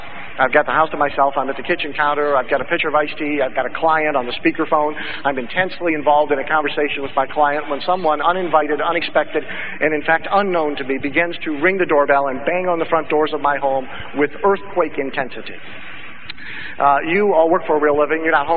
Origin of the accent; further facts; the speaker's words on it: Midwest, United States; I grew up in the Midwest where we have coal mining